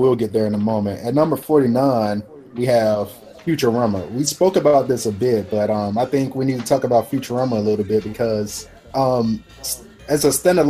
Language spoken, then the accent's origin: English; Demopolis, Alabama, United States; I'm from, you know, small town Alabama. I'm from Demopolis, but my mom grew up in a small town named Jefferson, and my family lived on a farm.